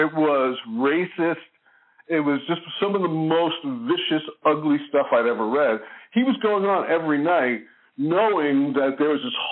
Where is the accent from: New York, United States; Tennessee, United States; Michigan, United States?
New York, United States; Brooklyn; The other thing was growing up in Brooklyn. I grew up in a very rough neighborhood